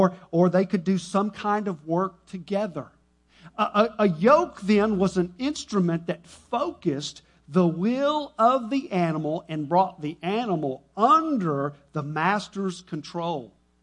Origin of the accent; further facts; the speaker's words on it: Texas, United States; See, we as Americans, I'm a Texan, I live in America, right?